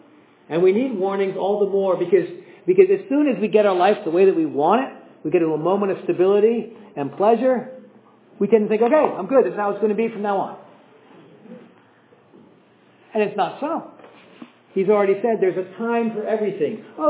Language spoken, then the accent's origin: English; United States; And I thought that my problem was because I'm an American and we're founded on the rejection of British aristocracy.